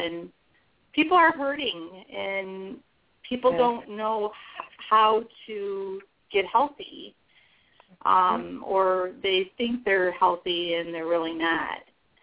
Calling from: Highland, Michigan, United States; I am calling from Highland, Michigan, where we just got dumped on snow.

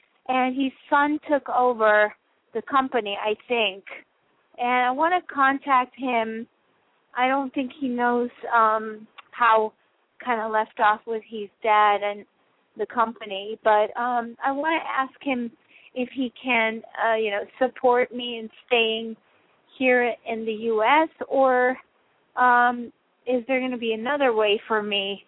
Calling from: New York, United States; I'm calling from New York.

